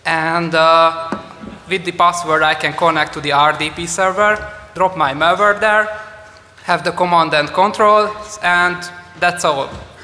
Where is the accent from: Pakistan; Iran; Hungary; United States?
Hungary; I'm from Hungary, and as we are a very, very small country, we are really proud of our achievements.